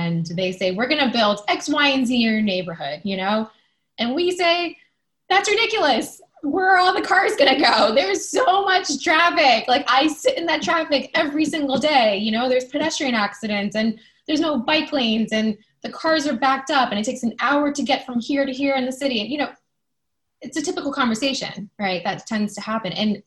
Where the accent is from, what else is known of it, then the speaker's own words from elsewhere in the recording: Germantown, United States; people will still ask me where I'm from all day long. People will still say, but where are you really from? And I'm like, I'm from Germantown.